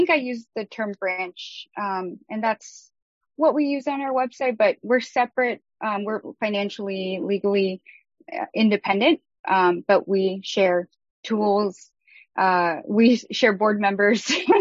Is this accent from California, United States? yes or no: yes; Los Angeles, California, United States; So I grew up in South Central LA, very under-resourced